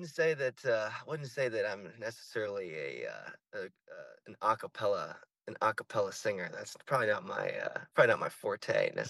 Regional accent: Florida, United States; But those really, really impacted me growing up in Florida for sure, and shaped the kind of music I make and who I am today.

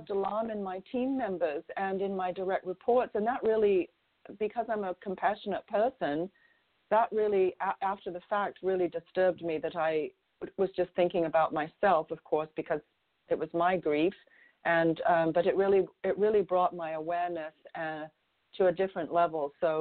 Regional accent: England, United Kingdom; I'm English

